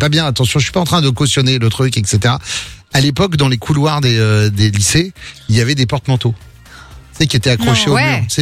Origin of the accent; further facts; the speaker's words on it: Wisconsin, United States; accent: American; French is a second language; Vous avez remarqué cet accent américain. J'ai grandi dans le Wisconsin.